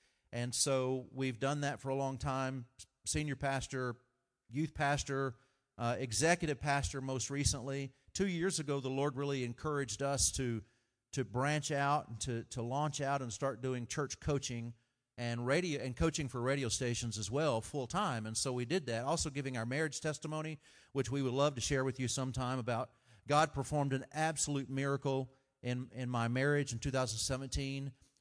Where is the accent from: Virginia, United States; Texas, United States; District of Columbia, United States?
Texas, United States; This is my first time in Ohio. So, I mean, born and raised in Texas. Go Cowboys.